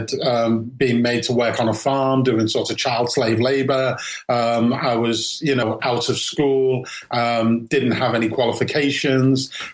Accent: Liverpool, North West England, United Kingdom; I was born in Liverpool in 1966 and grew up in the 70s.

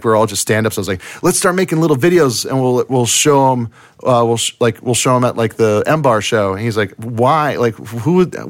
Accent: Hawaii, United States; And I was a, you know, big, fat, white kid growing up in Hawaii.

